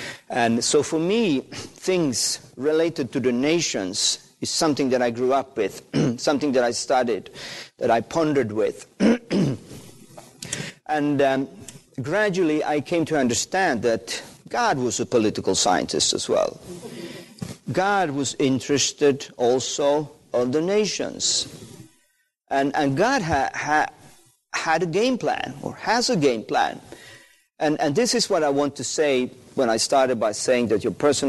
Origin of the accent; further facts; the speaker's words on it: Finland; English is a second language; So I told you I'm from Finland.